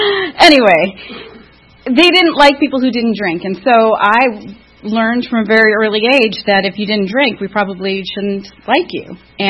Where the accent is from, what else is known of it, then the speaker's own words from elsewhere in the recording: Sarasota, Florida, United States; And I am from Sarasota, Florida.